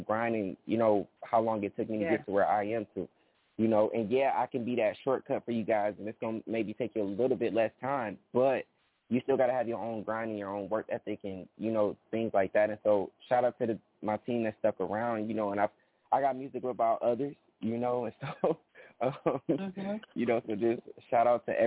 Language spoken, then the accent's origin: English; Atlanta, Georgia, United States; also born or lived in Michigan; I kind of grew up in Atlanta, really, I was born in Michigan, but I grew up in Atlanta.